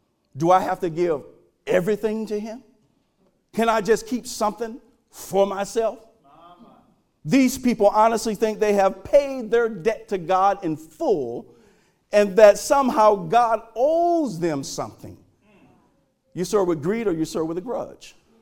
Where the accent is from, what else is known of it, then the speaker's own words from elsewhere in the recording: Fort Wayne, Indiana, United States; Like, I remember growing up in Fort Wayne, and we would go to houses on trick-or-treat night